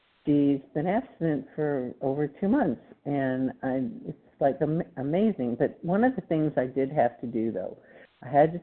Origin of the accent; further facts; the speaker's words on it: Texas, United States; I think I said I was from Texas, and I am recovered compulsive overeater.